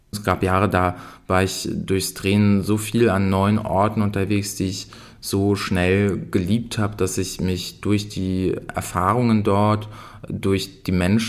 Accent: Germany; Ich bin als Deutscher und Europäer mit der scheinbaren Gewissheit von Demokratie und Freiheit aufgewachsen

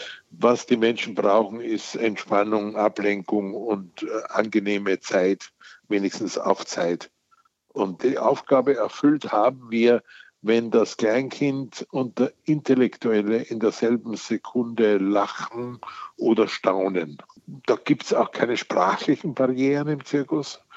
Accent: Wilhelmsburg, Lower Austria, Austria; kam ein Wanderzirkus nach Wilhelmsburg, wo ich aufgewachsen bin

